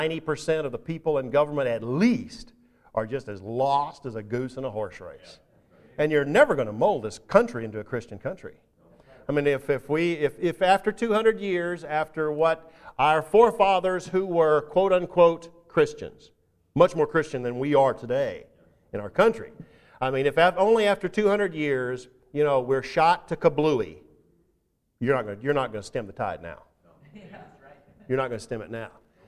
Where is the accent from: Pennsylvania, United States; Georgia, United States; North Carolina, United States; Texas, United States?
Texas, United States; Yeah, I feel persecuted because I'm from Texas and I'm up here. And I have a funny accent and, you know, when are people going to finally understand me?